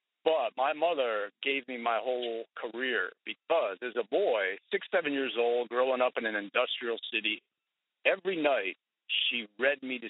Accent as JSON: {"language": "English", "town": "Cleveland", "region": "Ohio", "country": "United States", "tie": "born or raised there", "said": "I grew up in Cleveland, Ohio, and my dad and uncle were NFL, National Football League, professional football players."}